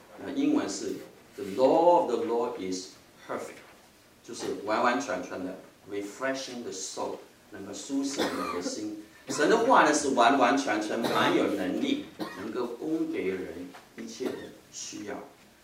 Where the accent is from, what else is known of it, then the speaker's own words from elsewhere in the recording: China; 我们中国人都相信，如果你有感冒哈和咳嗽的话，你就喝一点蜜糖的水哈，加一点这个柠檬呢，你就很快就会好的哈，我们都相信的。